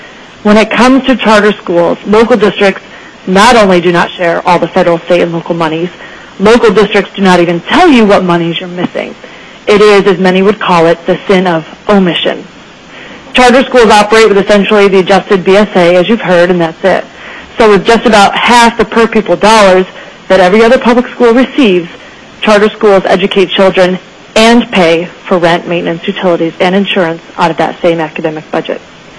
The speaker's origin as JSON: {"language": "English", "country": "Ireland", "said": "I'm also Irish, but you cannot see my hands swelling from this decision."}